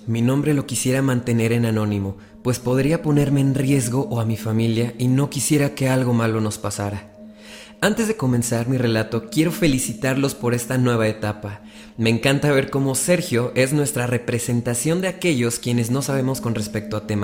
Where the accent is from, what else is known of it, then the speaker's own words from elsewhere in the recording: Monterrey, Nuevo León, Mexico; Soy originaria de Monterrey. Aquí mismo completé todos mis estudios hasta graduarme de la carrera de comunicación.